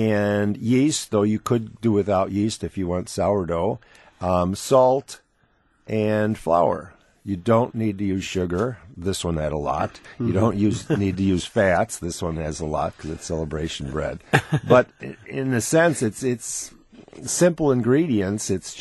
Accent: Milwaukee, Wisconsin, United States; My mother made stolen, and I grew up in Milwaukee, so it's a German thing

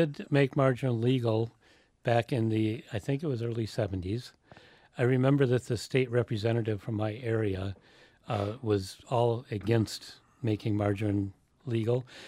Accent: Wisconsin, United States; My hometown was 8 miles from the Illinois border, so those things happened.

